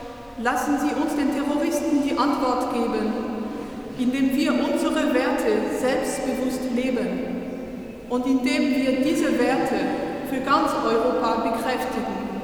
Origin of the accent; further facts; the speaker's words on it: France; Mich als Französin und ehemalige